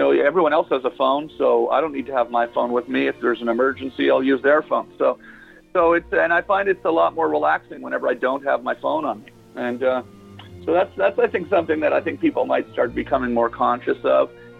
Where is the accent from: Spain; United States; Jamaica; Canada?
Canada; I'm Canadian, so I try not to weigh in on politics too much.